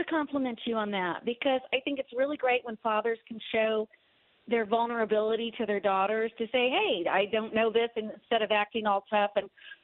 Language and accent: English; Dallas, Texas, United States; now in France; No, I'm actually calling from France. But I'm originally from Dallas, Texas.